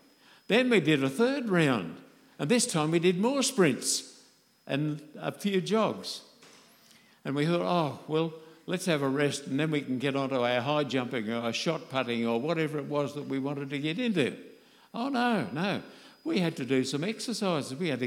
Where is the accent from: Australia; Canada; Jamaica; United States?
Australia; Bankstown, New South Wales; I remember brother and sister Budgeon when I was growing up in the Church of Christ in Bankstown.